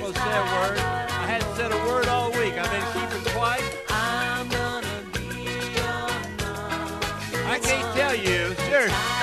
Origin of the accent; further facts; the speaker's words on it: Tennessee, United States; Now, as you all know by now, I'm from Tennessee